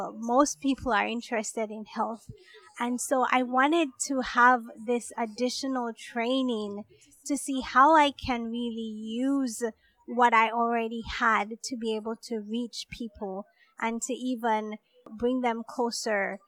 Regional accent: Jamaica; I'm not very connected in my culture as I grew up in Jamaica.

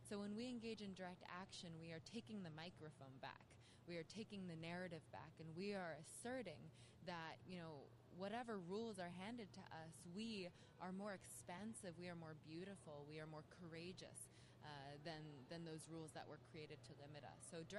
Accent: Anchorage, Alaska, United States; I'm a member of the Chuchiyang tribe of Dillingham, though my family is from Old Kijik Village in Lake Clark, and I was born and raised here in Dariyakak in our Dene'ina homelands of Anchorage.

